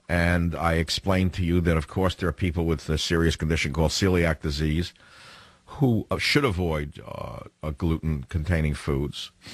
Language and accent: English; San Francisco, California, United States; KSFO in my hometown of San Francisco.